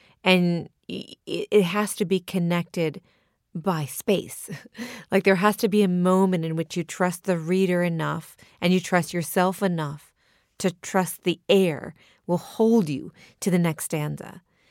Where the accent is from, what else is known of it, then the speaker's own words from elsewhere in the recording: Sonoma, California, United States; as I was doing that drive up from my hometown of Sonoma, California to Lake Tahoe